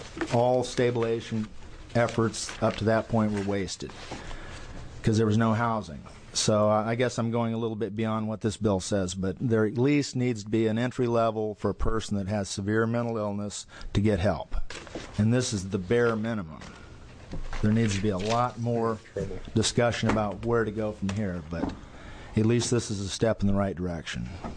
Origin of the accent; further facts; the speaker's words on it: Florence, Oregon, United States; from Florence, Oregon.